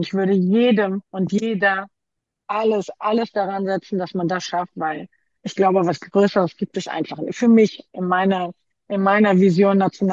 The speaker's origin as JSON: {"language": "German", "town": "Düsseldorf", "region": "North Rhine-Westphalia", "country": "Germany", "tie": "born there", "lives_now": "Cologne, Germany", "said": "Lebe in Köln, ich komme zwar gebürtig aus Düsseldorf, aber war immer schon irgendwie Köln-Fan"}